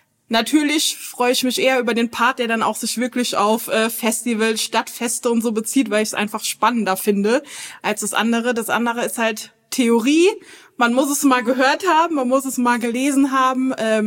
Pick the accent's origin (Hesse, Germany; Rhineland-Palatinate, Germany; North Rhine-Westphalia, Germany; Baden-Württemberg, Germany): Rhineland-Palatinate, Germany; now in Neuwied, Germany; ich bin keine Neuwiederin. Ich komme aus dem Westerwald, aus der Nähe von Hachenburg. Und bin dann vor 6 Jahren hier hingezogen